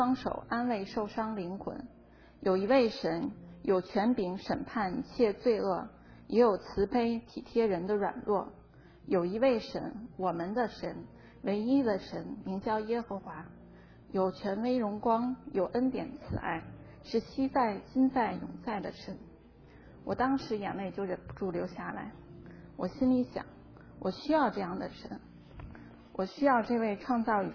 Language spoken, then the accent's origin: Chinese; Beijing, China; 刚才牧师已经介绍了，我来自中国北京。